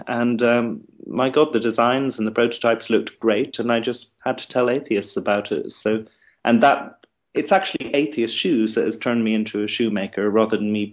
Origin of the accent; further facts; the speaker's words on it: Dublin, Leinster, Ireland; born there; I was born in Ireland, in Dublin, and I studied psychology for many years. But then in my mid-20s, I sold out and went into the advertising industry. And I spent 5 or 6 years in London doing that.